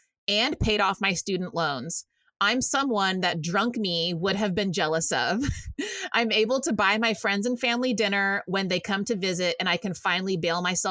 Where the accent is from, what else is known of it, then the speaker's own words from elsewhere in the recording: Waco, Texas, United States; you know, growing up in, you know, in my hometown of Waco, Texas, there wasn't a ton to do.